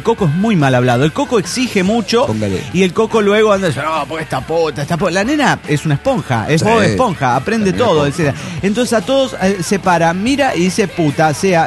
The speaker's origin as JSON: {"language": "Spanish", "country": "Argentina", "said": "Hola, chicos … de Argentina."}